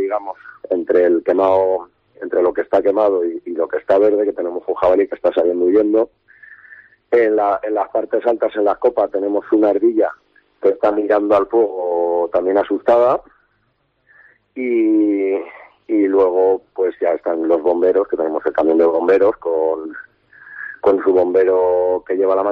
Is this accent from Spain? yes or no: yes; Montán, Valencian Community, Spain; yo soy de Montán